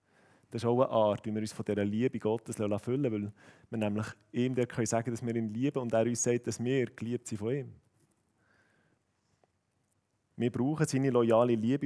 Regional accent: Bern, Switzerland; Wir sind Berner, wir sind freundlich von Natur aus.

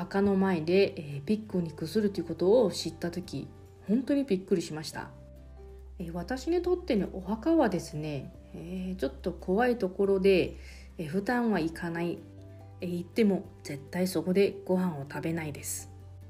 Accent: Taiwan; Japanese is a second language; 昨日4月3日私の地元の台湾では大きな地震が起きました

